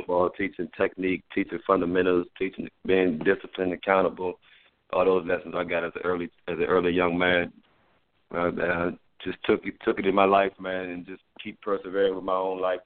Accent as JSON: {"language": "English", "town": "Washington", "region": "District of Columbia", "country": "United States", "tie": "born or raised there", "said": "I'm a Washingtonian native. Man. I grew up around Lake Heights, Washington, D.C."}